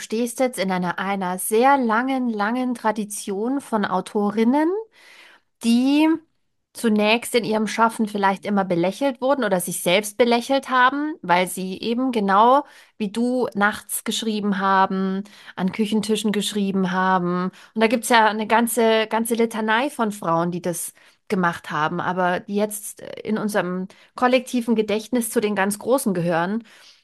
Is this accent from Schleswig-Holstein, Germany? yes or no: no; Bavaria, Germany; moved away; also ich komme aus Bayern, da gibt es das nicht. Wir machen das nicht, wir Bayern.